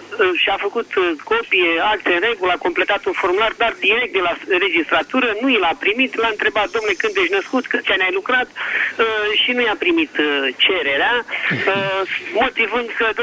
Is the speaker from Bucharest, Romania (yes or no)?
yes; Bucharest, Romania; sunt din București